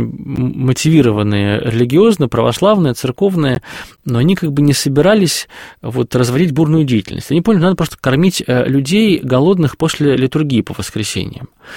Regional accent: Moscow, Russia; наш же город, да, хоть мы и москвичи, но наш город

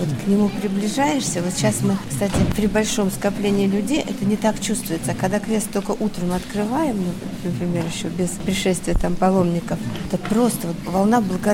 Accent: Krasnodar, Krasnodar Krai, Russia; Из Краснодара, да.

